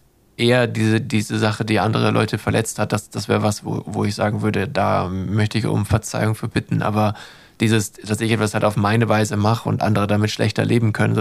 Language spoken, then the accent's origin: German; Germany; ich bin Deutscher, das hat so ein Stigma.